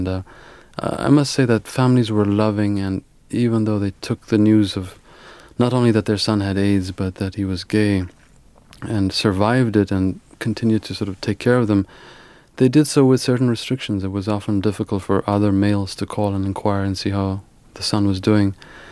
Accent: Ethiopia; moved away as an adult; my brother and I were born in Ethiopia and grew up there.

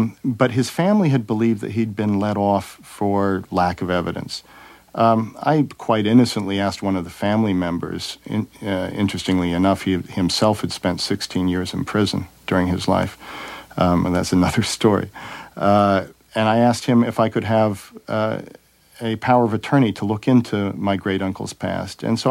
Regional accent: United States; When I grew up in America, I wanted to be as little German as possible, and my parents conspired to help me be as little German as possible.

